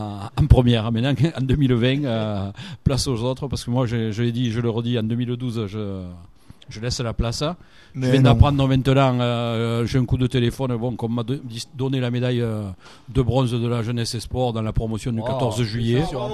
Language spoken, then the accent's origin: French; Occitanie, France; Bon, on est des Catalans, on a le sang chaud.